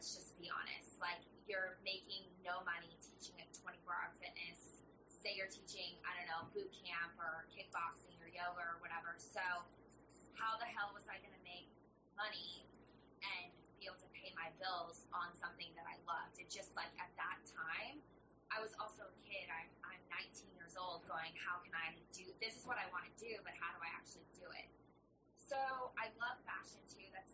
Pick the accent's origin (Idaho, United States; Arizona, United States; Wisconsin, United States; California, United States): Idaho, United States; So I grew up in Idaho in a really sports-driven family.